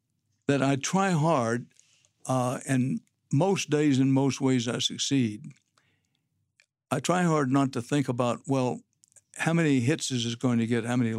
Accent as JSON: {"language": "English", "region": "Texas", "country": "United States", "tie": "born there", "said": "maybe because I'm a Texan by birth and by choice."}